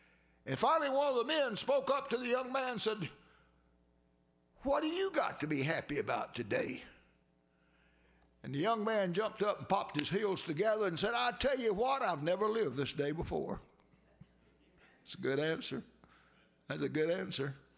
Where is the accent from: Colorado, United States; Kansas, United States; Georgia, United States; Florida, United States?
Georgia, United States; born there; You know, I was born in Georgia. Most of you know that. I was born in Grady County, Georgia.